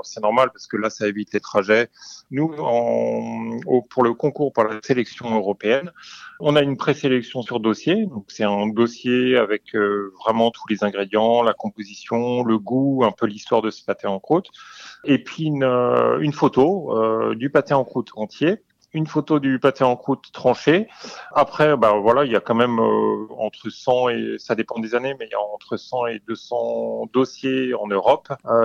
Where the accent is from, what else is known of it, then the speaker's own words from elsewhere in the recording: Brittany, France; Moi, je viens d'Ille-et-Vilaine et je voulais un meunier d'Ille-et-Vilaine